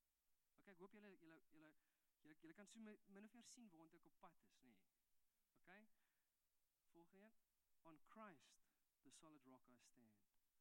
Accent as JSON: {"language": "Afrikaans", "region": "Eastern Cape", "country": "South Africa", "tie": "born or raised there", "lives_now": "Stellenbosch, South Africa", "said": "Ek het in die Ooskaap groot geword, wat 'n baie klein plekje is."}